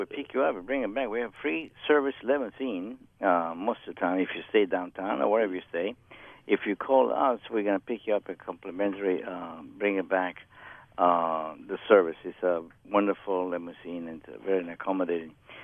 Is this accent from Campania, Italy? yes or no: yes; Capri, Campania, Italy; moved away as an adult; also born or lived in Naples; now in United States; I grew up in Italy. I grew up in Capri, yeah, Capri. I graduated from Naples, hotel schools in Naples, graduated. And then I left Italy. I went to Switzerland, France, Germany, and around the world.